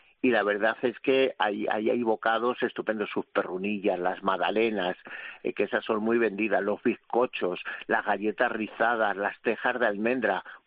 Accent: Villacastín, Castile and León, Spain; en mi pueblo, Villacastín, Segovia

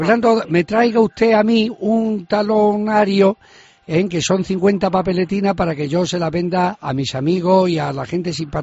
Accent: Cáceres, Extremadura, Spain; accent: Cáceres; como decimos, nuestra lengua madre cacereñina, perrinas.

